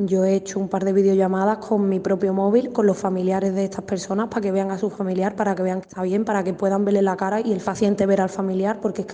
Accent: Andalusia, Spain; now in Barcelona, Spain; yo soy andaluza y me siento muy, muy cercana a ellos, porque yo también soy inmigrante, ¿no?, aquí en Barcelona.

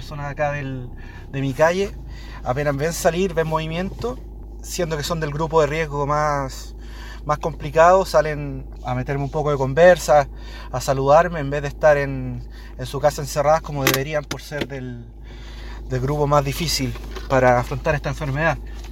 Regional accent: Chile; now in Modena, Italy; chileno, vivo en Módena hace 5 años

